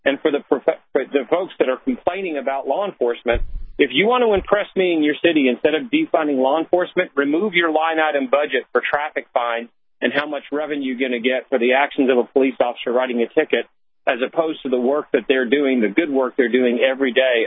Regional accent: New York City, New York, United States; I grew up in the New York City of the 60s and 70s.

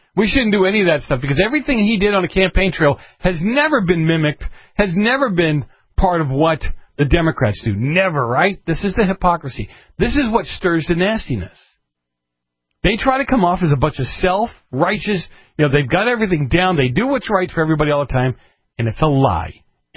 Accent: Massachusetts, United States; See, I grew up in Massachusetts.

